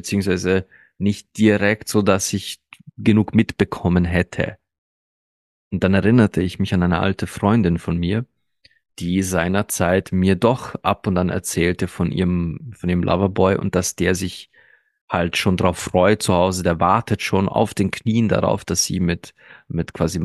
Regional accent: Baden-Württemberg, Germany; Ich komme aus Baden-Württemberg.

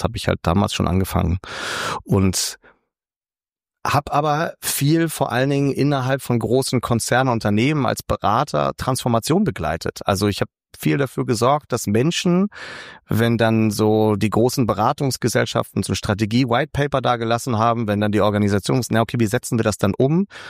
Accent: Hamburg, Germany; Ich bin in Hamburg aufgewachsen

